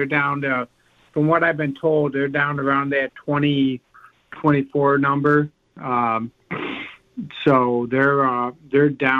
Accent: New York, United States; central New York, and the world championships were going to be held in Utica, New York. So right in my hometown, not far from my hometown

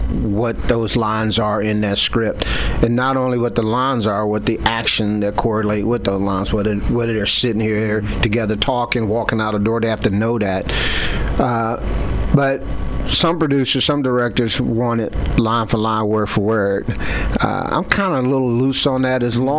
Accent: West Virginia, United States; Yeah, yeah. I'm born and raised in West Virginia, man.

